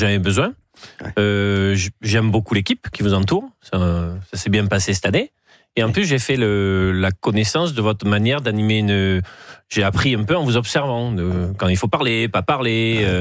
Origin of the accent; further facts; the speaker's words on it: Nouvelle-Aquitaine, France; la presse locale chez moi en Pyrénées-Atlantiques